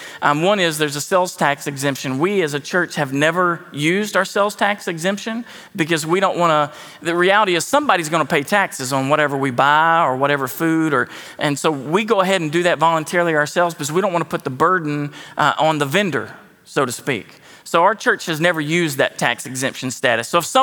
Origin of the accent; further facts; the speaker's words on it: the South, United States; I mean, I know we grew up in the South. Y'all follow me, don't you?